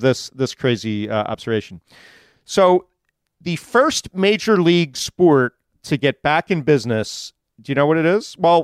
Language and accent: English; Philadelphia, Pennsylvania, United States; I'm from Philly, where the big competition is the chicken wing eating competition.